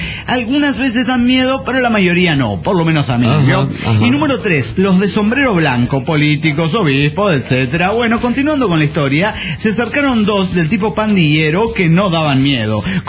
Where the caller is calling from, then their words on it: Ferrara, Emilia-Romagna, Italy; de Ferrara, Italia.